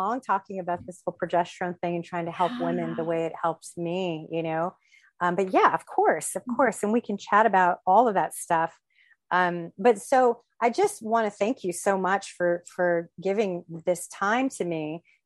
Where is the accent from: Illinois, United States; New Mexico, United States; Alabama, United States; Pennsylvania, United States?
New Mexico, United States; I'm not, I'm, you know … from New Mexico